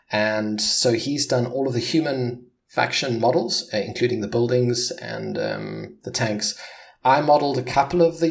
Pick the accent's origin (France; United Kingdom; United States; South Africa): South Africa; moved away; Coming from a country, I'm originally from South Africa, and in South Africa, you get antibiotics for almost anything.